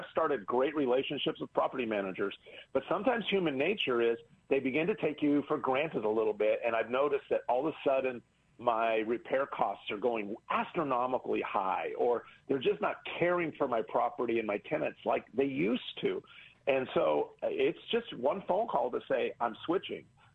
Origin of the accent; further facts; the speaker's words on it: Kansas City, United States; like I'm from Kansas City. So let's just talk about that.